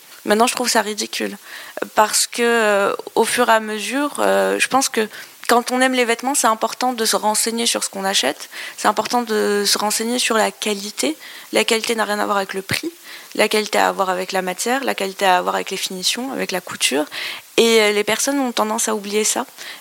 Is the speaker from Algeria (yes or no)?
yes; Algeria; alors que je viens d'Algérie où le pain est posé à chaque repas.